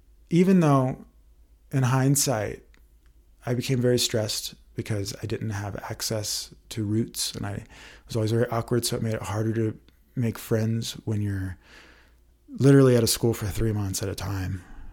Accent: Tennessee, United States; born there; also born or lived in Nashville / Colorado / Hawaii; I was born in Tennessee. I lived in Nashville, and then we moved from there to Colorado, and I moved. We lived in Fort Collins for a little bit

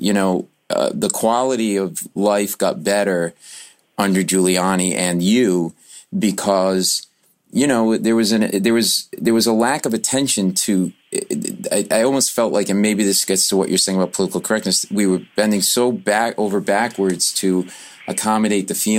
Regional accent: Rhode Island, United States; you know, my wife and I grew up in Rhode Island, up in New England.

